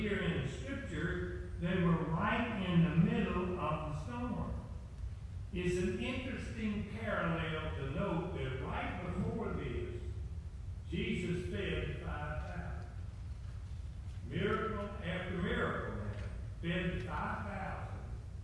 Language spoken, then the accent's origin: English; Shreveport, Louisiana, United States; I grew up on Cross Lake in Shreveport, Louisiana.